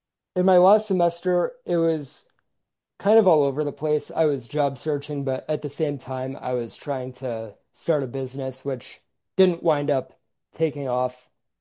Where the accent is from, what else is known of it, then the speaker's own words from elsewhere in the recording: Massachusetts, United States; Yeah, I'm from the Metro West area.